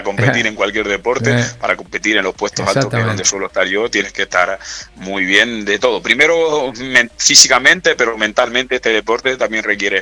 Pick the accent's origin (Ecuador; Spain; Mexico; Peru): Spain; Canary Islands; la mayoría de los futbolistas somos canarios.